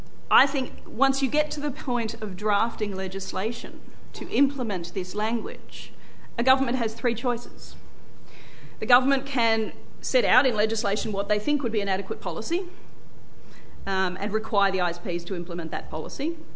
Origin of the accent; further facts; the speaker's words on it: Australia; Now, as an Australian, I can be terribly relaxed about this